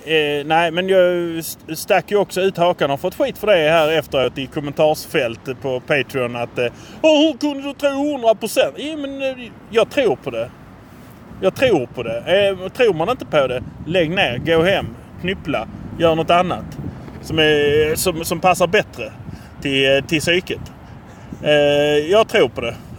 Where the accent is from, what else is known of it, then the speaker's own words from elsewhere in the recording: Malmö, Skåne, Sweden; Det är ju liksom bara beskrivningen av att vi har en viss fördel, och det är att vi är från Malmö.